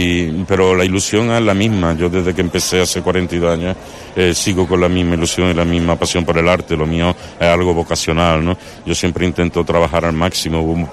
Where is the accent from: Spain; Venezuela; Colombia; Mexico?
Spain; Córdoba, Andalusia; Lo que siento como cordobés es mucho orgullo